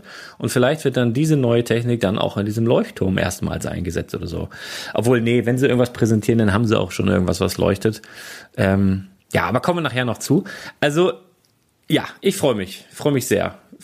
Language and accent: German; Northern Germany, Germany; ich bin Küstenkind hier, ne? Ich bin Norddeutscher